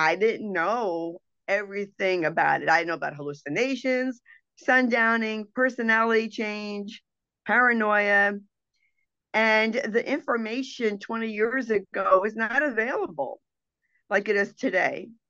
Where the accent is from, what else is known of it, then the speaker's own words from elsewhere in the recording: New Jersey, United States; Yes, I'm from New Jersey, as you can tell by my accent.